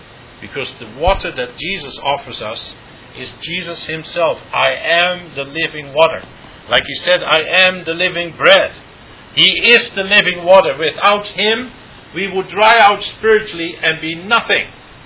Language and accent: English; Netherlands; now in Canada; because I'm from Holland, they are very loose morally. Far more even than what we see here in Canada.